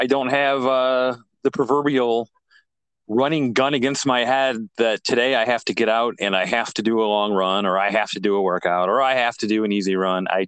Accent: Ohio, United States; my co-host is Charlie Lambrix from Utah. I'm from Ohio.

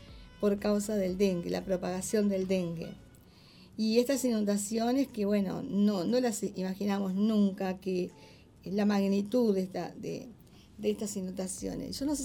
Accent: Uruguay; estamos como uruguayos con el corazón muy conmovido

